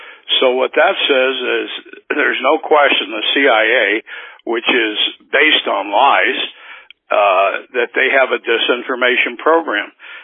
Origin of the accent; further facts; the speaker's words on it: Las Vegas, Nevada, United States; And then growing up in Vegas, this was a good old boy thing, and it didn't matter who the judge was if you got arrested.